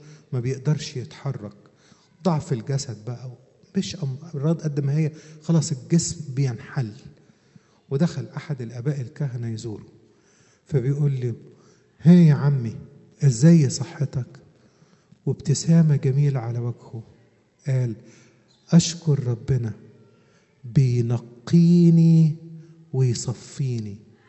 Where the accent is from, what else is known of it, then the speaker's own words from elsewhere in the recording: Upper Egypt, Egypt; كان في ترنيمة قديمة عندنا في الصعيد